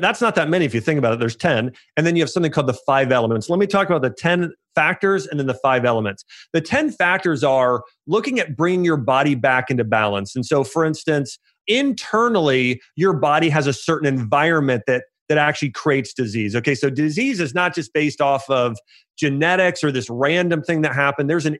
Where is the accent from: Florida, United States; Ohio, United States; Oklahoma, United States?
Ohio, United States; And I'm not from Nashville. You know, I'm from Ohio, not far where you're from in Pennsylvania.